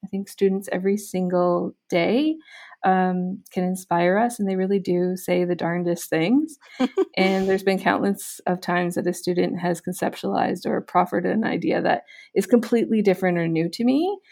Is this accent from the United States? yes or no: no; Alberta, Canada; I came back to live in Ontario because I grew up in Alberta to be closer to my family.